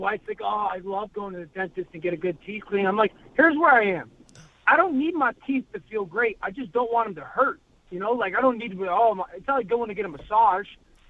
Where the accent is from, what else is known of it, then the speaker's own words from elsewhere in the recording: Connecticut, United States; Well, listen, I mean, growing up in Connecticut, there's moments when you're like, I'm in Russia.